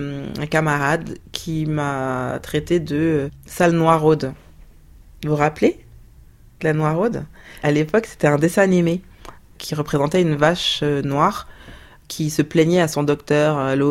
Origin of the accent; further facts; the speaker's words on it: Paris, Île-de-France, France; Moi, je suis née et j'ai grandi à Paris.